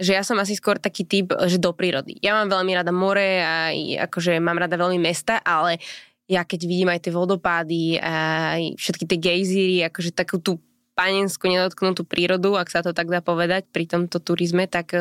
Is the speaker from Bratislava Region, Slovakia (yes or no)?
no; Trenčín, Trenčín Region, Slovakia; Teraz viem, že ja som z Trenčína